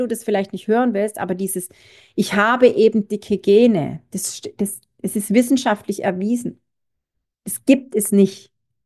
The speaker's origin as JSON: {"language": "German", "region": "Baden-Württemberg", "country": "Germany", "said": "ich bin ja Schwabe, ich werfe nichts weg"}